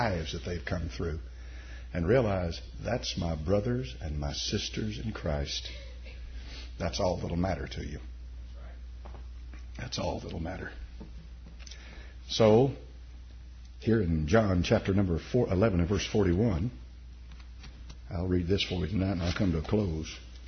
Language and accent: English; United States; So, you know, I'm an American.